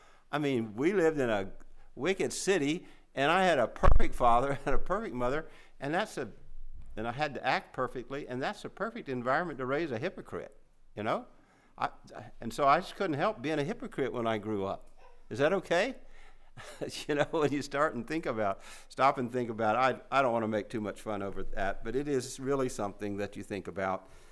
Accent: Bible Belt, United States; And I know I grew up in the Bible Belt, but we knew one couple that was divorced and remarried.

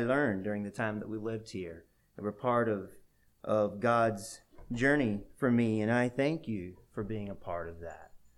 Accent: Georgia, United States; I used to say, well, I'm from Georgia, even after we went to Columbia.

